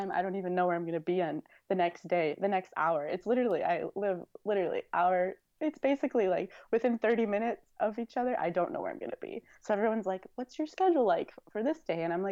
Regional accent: Illinois, United States; and I'm from Illinois, so I drove out to South Carolina, and I was their only OT there.

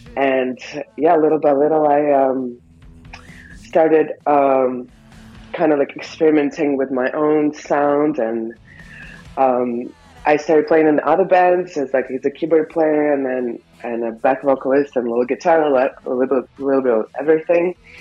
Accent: Moscow, United States; English is a second language; now in New York City, United States; I grew up in Moscow, and I decided to go to New York and learn English so I could write my lyrics in English.

